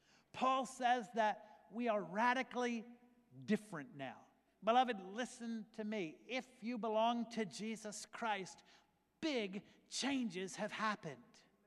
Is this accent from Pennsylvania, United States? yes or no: yes; Philadelphia, Pennsylvania, United States; now in Greenwich, United States; I'm from Philly. I was born and raised in Philly.